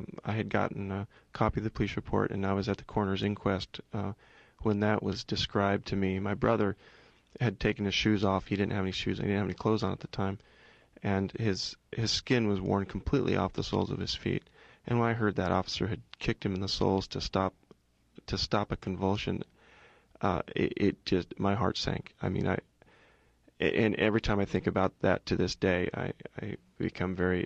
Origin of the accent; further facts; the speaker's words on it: Fairfield, United States; I was born and raised in Fairfield. I'm 35 years old, born in 1961, and my father's practiced medicine there for, you know, approximately 35 years.